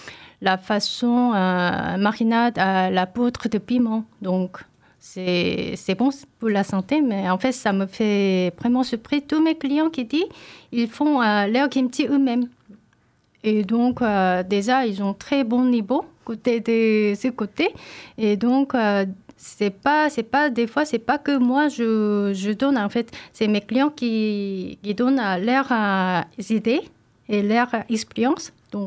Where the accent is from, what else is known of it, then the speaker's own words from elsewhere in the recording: Seoul, South Korea; French is a second language; moved away as an adult; also born or lived in New Caledonia; now in Poitiers, France; ça fait 5 ans que je suis arrivée en France. Avant, évidemment, j'ai grandi à étudier à Séoul en tourisme. Après, je suis partie en Nouvelle-Calédonie